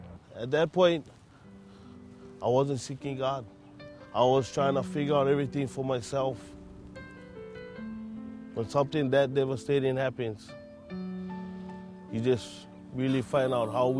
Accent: Papakolea, Hawaii, United States; I was born and raised in Papakolea.

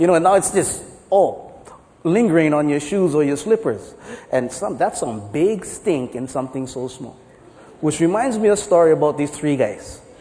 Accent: Honolulu, Hawaii, United States; now in Kauai, United States; I grew up in Honolulu. I'm a Honolulu boy. I grew up in Kalihi-Palama. In fact, a couple blocks down the road. I grew up, and then we moved to Kauai.

